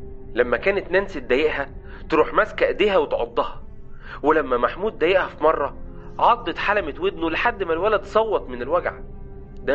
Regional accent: Monufia Governorate, Egypt; also born or lived in United States; عندي 50 سنة، قضيت وقت طويل من حياتي في امريكا ولسه راجع من قريب. انا اصلا من المنوفية

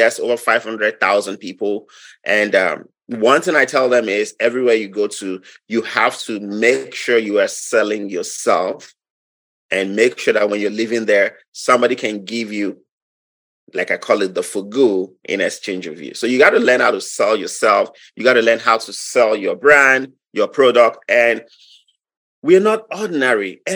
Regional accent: Nigeria; English is a second language; Well, I'm from Nigeria. I was born 46 years ago.

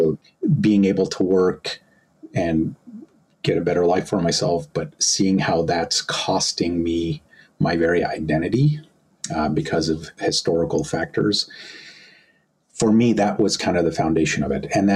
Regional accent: Egypt; I was born in Egypt and with my mother's people, and growing up there, it became quite clear because of the context in which I was born. I was born into severe poverty

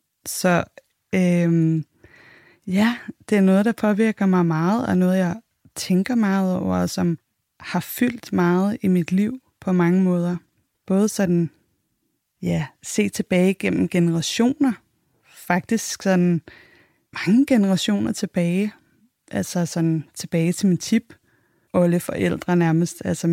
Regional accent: Copenhagen, Capital Region of Denmark, Denmark; Jeg blev født i 1984. Jeg er københavner.

